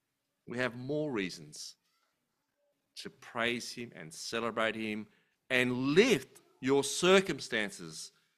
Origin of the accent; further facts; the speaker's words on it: Australia; I hope we as an Aussie church can get rid of our Aussie casualness towards God.